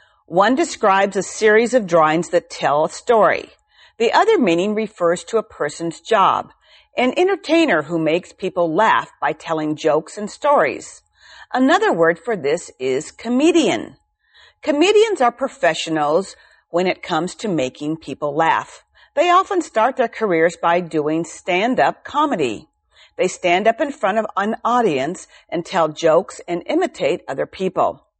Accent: Midwest, United States; Where I grew up in the Midwest, our little town had its own newspaper, too.

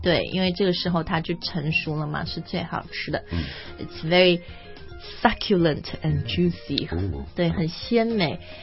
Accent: Shanghai, China; 因为我是上海人嘛所以这个好像上海人都爱吃大闸蟹

